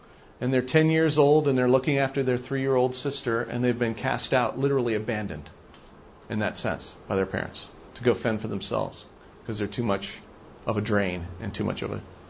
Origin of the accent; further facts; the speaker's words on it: Australia; I grew up in Australia, things that my friends in the United States or family in the United States were watching on TV